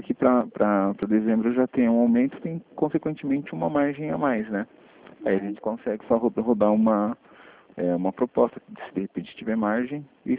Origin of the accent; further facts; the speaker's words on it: São Paulo, Brazil; Eu sou de São Paulo.